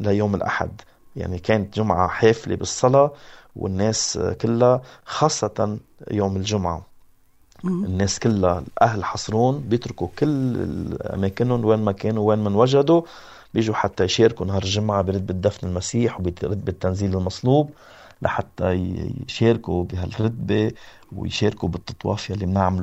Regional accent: Hasroun, North Governorate, Lebanon; حتى بلدنا لبنان، بس إيماننا أكبر من أي مشكل

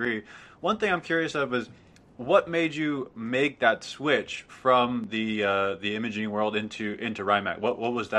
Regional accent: Reno, Nevada, United States; I was thinking back to my experience growing up in Reno

